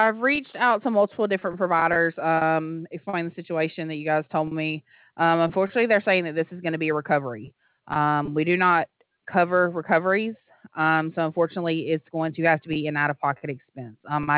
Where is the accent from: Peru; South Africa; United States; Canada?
United States; Alabama; I'm from Alabama.